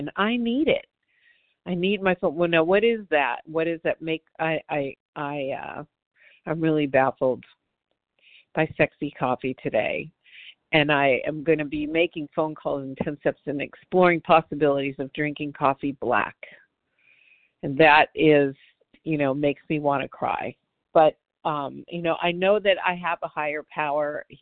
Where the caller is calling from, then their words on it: Santa Monica, California, United States; I'm calling in from Santa Monica, California. It's a beautiful day.